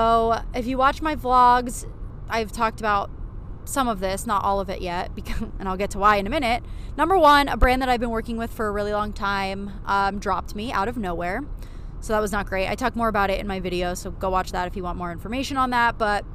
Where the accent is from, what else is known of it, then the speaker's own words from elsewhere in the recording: Buffalo, New York, United States; I live down here now, but I'm from the Buffalo area.